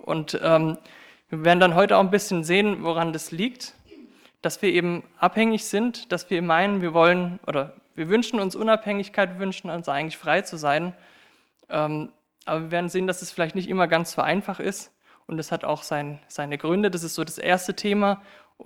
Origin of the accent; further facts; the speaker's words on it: Epfenbach, Baden-Württemberg, Germany; ich komme aus Eppenbach, bin 28 Jahre alt, habe Germanistik, also das ist Deutsch, und evangelische Theologie in Heidelberg studiert und bin jetzt seit 5 Jahren mit meiner Frau Rebecca verheiratet.